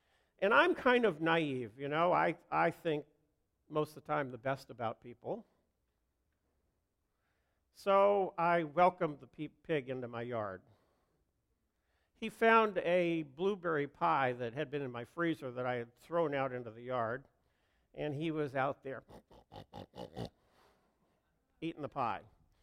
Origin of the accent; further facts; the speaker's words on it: New Jersey, United States; now in Tampa, United States; I didn't grow up in Tampa either. I'm from New Jersey.